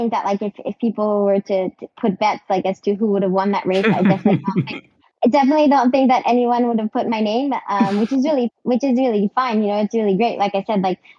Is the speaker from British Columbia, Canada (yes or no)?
no; Bedford, Quebec, Canada; Yeah, so I grew up in the Eastern Townships in a small town called Bedford.